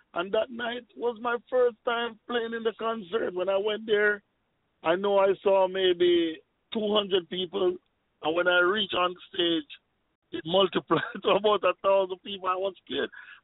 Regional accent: Jamaica; That's near to Montego Bay. That's the second city of Jamaica.

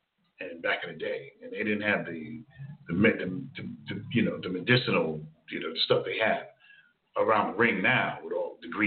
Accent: Jersey City, New Jersey, United States; One of my favorite listeners, Sharon Allen Chambers, who I grew up with in Jersey City back in the day, Storms Avenue.

